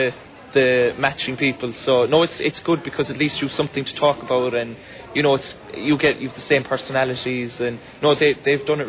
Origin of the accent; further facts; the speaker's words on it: Fermoy, Munster, Ireland; I'm from Fermoy in County Cork. Well, Glanmurt. It's a small village outside Fermoy.